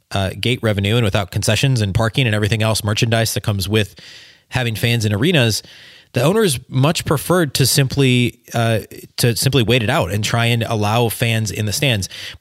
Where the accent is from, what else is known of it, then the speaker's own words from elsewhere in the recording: Minnesota, United States; moved away; I'm from Minnesota originally, and we don't have ice storms in the upper Midwest.